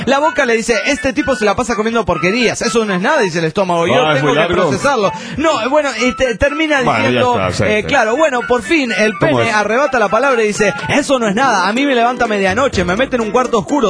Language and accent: Spanish; San Rafael, Mendoza, Argentina; Un vino de la tierra mendocina.